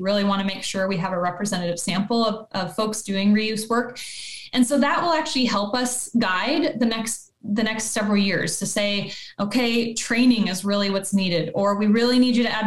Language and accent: English; Montana, United States; And I'm from Montana originally. When I was back home, I got a chance to meet with his staff